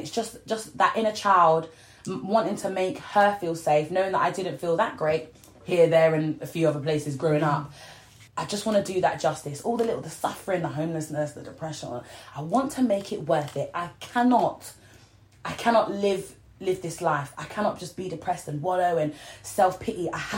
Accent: Yorkshire and the Humber, United Kingdom; I was brought up in North Lincolnshire, teeny tiny little village next to Grimsby, right?

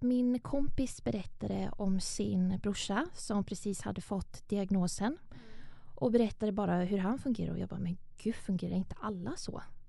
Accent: Stockholm, Stockholm County, Sweden; jag är 21 år gammal och jag kommer från Stockholm.

